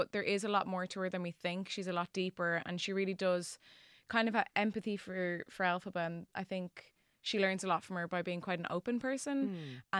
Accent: Dublin, Leinster, Ireland; And now I can show her my hometown.

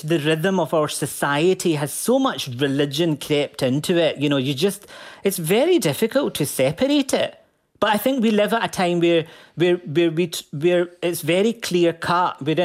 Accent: Glasgow, Scotland, United Kingdom; it's exactly the same about what I talk about when I talk about being Glaswegian, being Pakistani.

